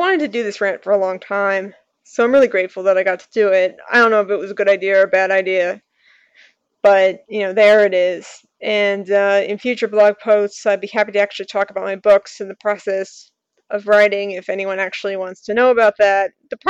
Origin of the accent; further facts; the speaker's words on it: New York, United States; this is the way that I express things, partially because I'm a New Yorker.